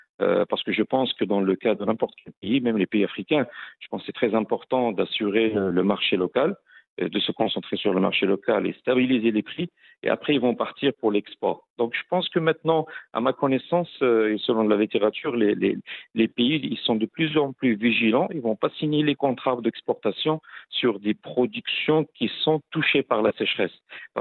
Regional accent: Morocco; je viens du Maroc.

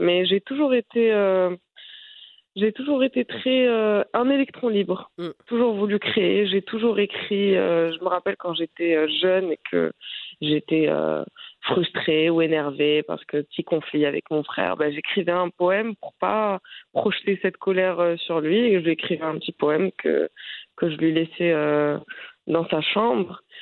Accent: Iran; also born or lived in Saudi Arabia; Retour aux sources, j'ai grandi en Iran.

